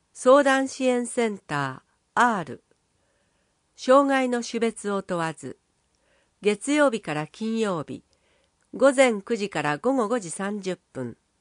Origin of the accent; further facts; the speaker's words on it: Tondabayashi, Osaka, Japan; 私たちのふるさと富田林がきらめきの町として光り輝き続けることができるよう